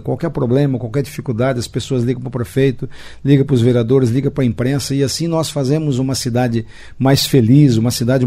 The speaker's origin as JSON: {"language": "Portuguese", "town": "Lindoeste", "region": "Paraná", "country": "Brazil", "said": "Lá na minha cidade, lá em Lindo Oeste, o povo faz o que ele manda lá."}